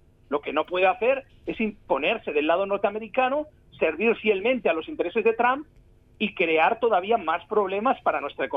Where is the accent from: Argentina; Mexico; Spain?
Spain; Tarragona, Catalonia; yo nací en España, mi familia está en España, me he criado y he estudiado aquí en España, en Tarragona en concreto, soy también catalán, y en esa posición, yo en los años 90, nací en el 74